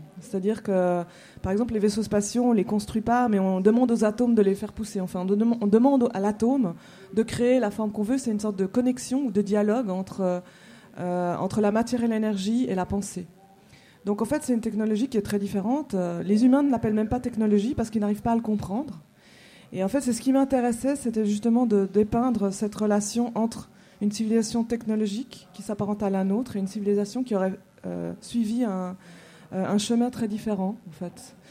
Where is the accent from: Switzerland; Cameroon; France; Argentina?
Switzerland; ce qu'on dit en Suisse, parce que je suis suisse, hein.